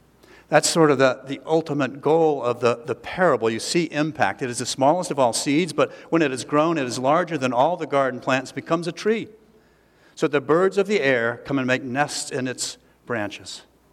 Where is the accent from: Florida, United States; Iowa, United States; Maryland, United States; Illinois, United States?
Florida, United States; Jacksonville; I grew up in Jacksonville, Florida, on the East Coast, and the bottom off the coast there is largely sandy, and so it's hard for life to get hold.